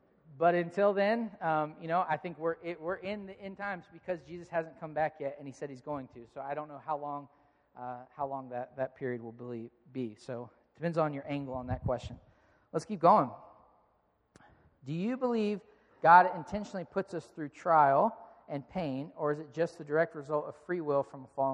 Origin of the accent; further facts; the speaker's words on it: United States; We can't help that we were raised in America. But as Americans, we love comfort